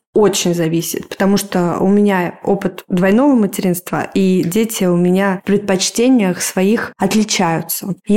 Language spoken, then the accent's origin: Russian; Moscow, Russia; меня двое детей, старшего сына зовут Олег, и ему 6 лет, а младшего зовут Илья, и ему 2 года, и мы из Москвы.